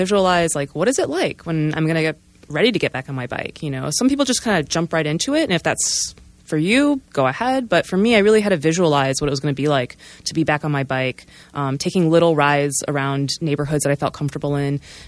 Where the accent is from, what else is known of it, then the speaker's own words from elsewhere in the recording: Chicago, Illinois, United States; now in Portland, United States; coming to Portland is when my love for cycling really blossomed. I'm from Chicago, which actually now, much like your experience, now it has great infrastructure.